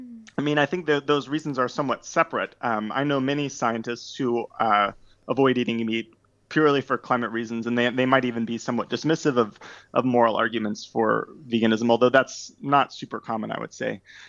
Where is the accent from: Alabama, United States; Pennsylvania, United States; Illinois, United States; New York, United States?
Alabama, United States; So I am from Alabama in the U.S., so southern U.S., from a family that's been in Alabama for a long time.